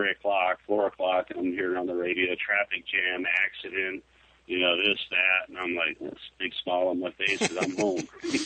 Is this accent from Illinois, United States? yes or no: no; Alaska, United States; Just the opposite, though. I was born and raised in Alaska.